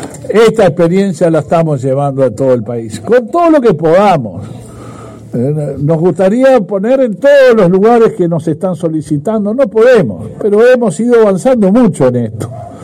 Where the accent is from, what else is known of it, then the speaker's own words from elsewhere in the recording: Uruguay; Y no importa de qué partido somos todos solidarios, esa es nuestra matriz como uruguayos.